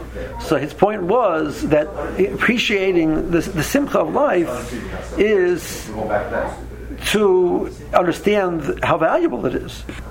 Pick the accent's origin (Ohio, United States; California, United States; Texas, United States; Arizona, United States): Ohio, United States; Cleveland; When I grew up in Tells, Cleveland, they would speak by a chasna.